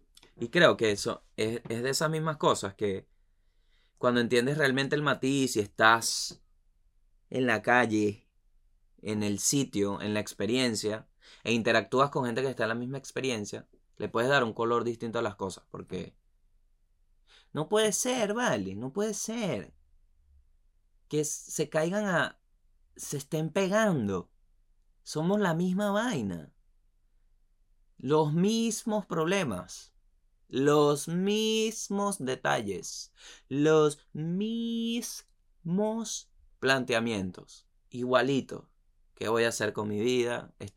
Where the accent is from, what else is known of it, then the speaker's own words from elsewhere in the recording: Venezuela; Esto es un privilegio más aún siendo venezolano.